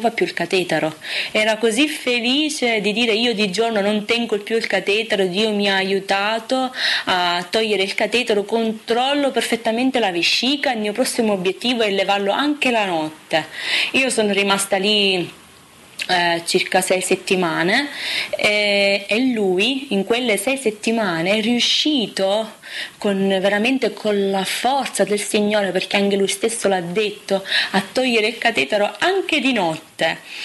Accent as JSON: {"language": "Italian", "region": "Sicily", "country": "Italy", "said": "Sono andata in Sicilia, nel mio paese"}